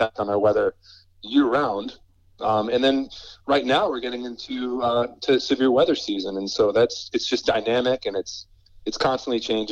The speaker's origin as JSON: {"language": "English", "town": "Dallas", "region": "Texas", "country": "United States", "tie": "born or raised there", "said": "so I tagged along with him a few times growing up in Dallas, Texas, and that was exhilarating."}